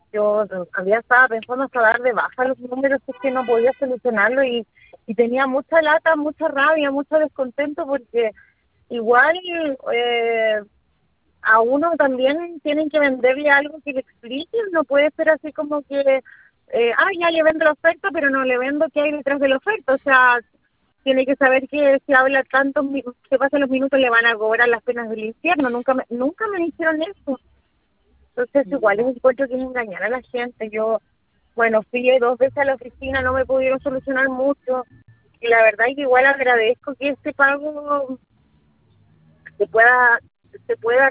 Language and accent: Spanish; southern Chile, Chile; nosotros somos del sur de Chile